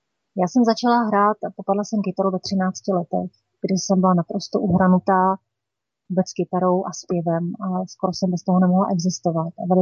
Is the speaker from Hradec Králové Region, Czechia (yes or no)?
no; Kutná Hora, Central Bohemian Region, Czechia; born there; já jsem se narodila v Kutné Hoře a v určitém momentě jsem se začala často podepisovat jako